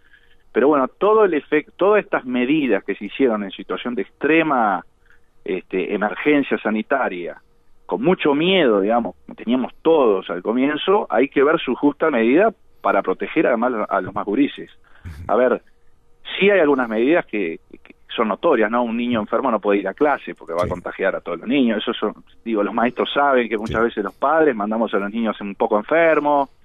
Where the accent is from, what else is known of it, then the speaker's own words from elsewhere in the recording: Uruguay; born there; Es un conjunto de profesionales nacidos en Uruguay, en realidad nacimos en Uruguay